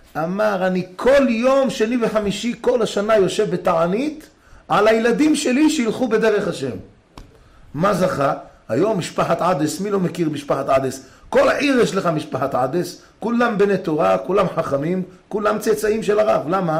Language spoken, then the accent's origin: Hebrew; Jerusalem, Jerusalem District, Israel; also born or lived in Tiberias; אני גם כשגרתי בטבריה, 9 שנים, מאיפה אתה? הייתי אומר להם, אני מירושלים. אני מירושלים.